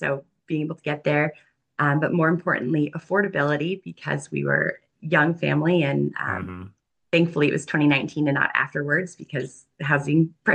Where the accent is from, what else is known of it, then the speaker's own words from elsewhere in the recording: Virginia, United States; moved away as an adult; now in Franklin, United States; So I am not a native New Englander. I am originally from Virginia, but we moved to Franklin in January of 2019.